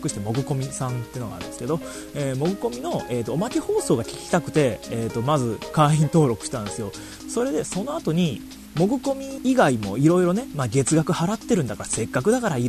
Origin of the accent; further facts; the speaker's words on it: Kochi, Japan; 僕高知出身なんですけど